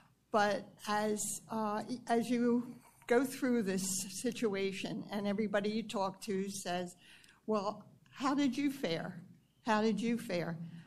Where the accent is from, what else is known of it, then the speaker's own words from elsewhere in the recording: Indian Shores, Florida, United States; I'm from Indian Shores, and we're a very small community as well.